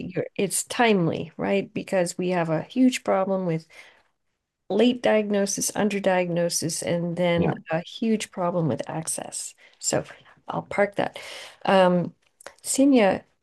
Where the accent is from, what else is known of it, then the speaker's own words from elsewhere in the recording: Canada; now in United States; Yes, I live in the United States, but I'm a Canadian.